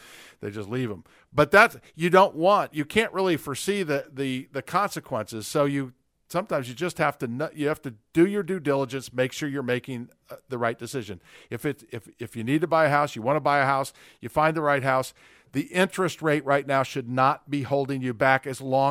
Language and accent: English; Indiana, United States; I grew up. I mean, I went to North Central High School. I grew up in Marion County, and like you said, there's a lot of diversity.